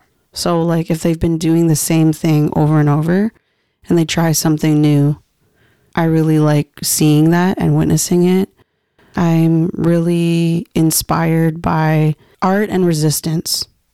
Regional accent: Canada; as a Filipino Canadian

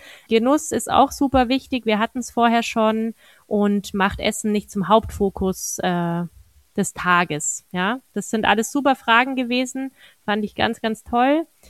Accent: Tyrol, Austria; als Tirolerin

